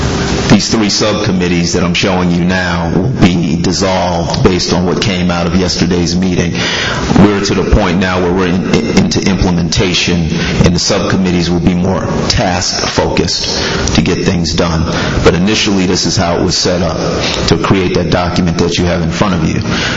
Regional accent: Manhattan, New York, United States; now in Atlanta, United States; I grew up in Manhattan. I've been in Atlanta for 26 years, but I love cities. I live in Midtown in Atlanta.

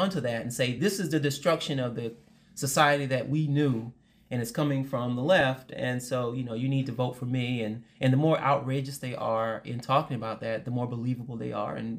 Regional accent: South Carolina, United States; and I'm from that culture in a way, I'm from South Carolina, people will find that comforting.

